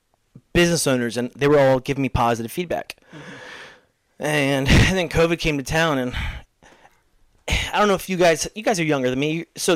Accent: Levittown, Pennsylvania, United States; also born or lived in Philadelphia; I'm from the trailer parks. Like, I was born in Philadelphia, grew up in Levittown area.

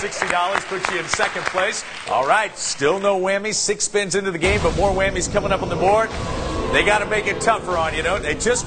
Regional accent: St. Louis, Missouri, United States; from St. Louis, my hometown.

